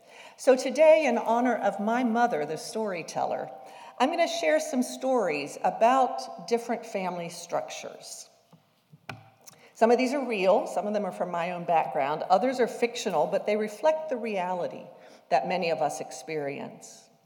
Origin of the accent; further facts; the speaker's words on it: West Virginia, United States; I'm from West Virginia. I come from a family of storytellers.